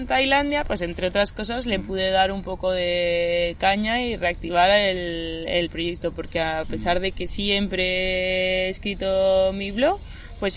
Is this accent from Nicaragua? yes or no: no; Spain; nunca cogí porque no me dejaron viajar como española